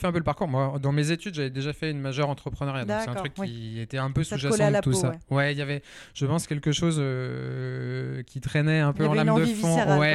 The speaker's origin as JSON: {"language": "French", "town": "Lyon", "region": "Auvergne-Rhône-Alpes", "country": "France", "said": "Alors moi je suis à la base lyonnais, j'ai fait mes études à Nantes, ouais."}